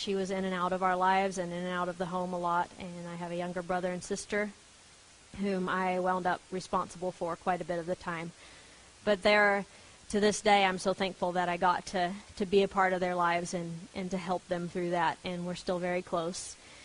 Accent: Nueces Canyon, Texas, United States; also born or lived in New Braunfels; I was born in New Braunfels, but I was raised north of Uvalde in a place called Nueces Canyon. It's in the southwestern edge of the hill country. So fairly rural, pretty far out of the way, and my family had been there since the 1860s.

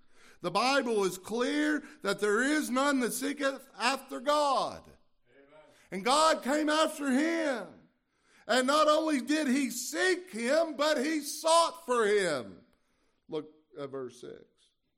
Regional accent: Lexington, Kentucky, United States; You know, I grew up in Lexington, but I'm Kentucky enough to know when somebody says, go fetch something

